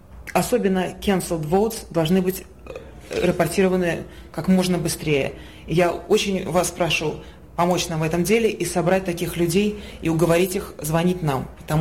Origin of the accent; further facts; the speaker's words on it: California, United States; я волонтер из Калифорнии, работаю сейчас на команду Трампа в Пенсильвании.